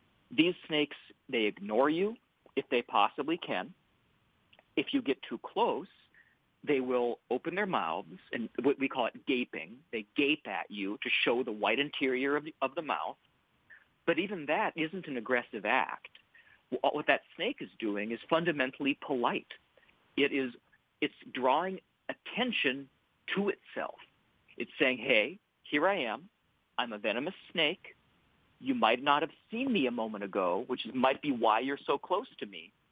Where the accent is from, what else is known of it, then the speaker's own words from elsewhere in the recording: North Dakota, United States; Well, I'm from North Dakota.